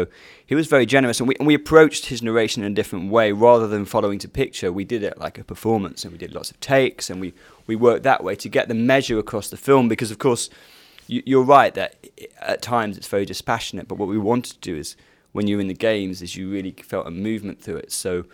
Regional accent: Manchester, North West England, United Kingdom; I was 16 when this World Cup happened, so I remember watching all the games, listening to the music. I was growing up in Manchester at the time.

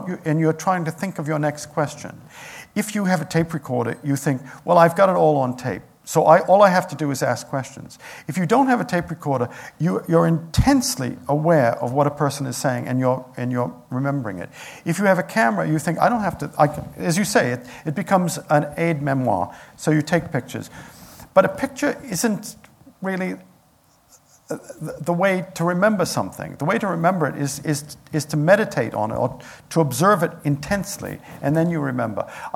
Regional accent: United States; They didn't have any ill will toward me as an American

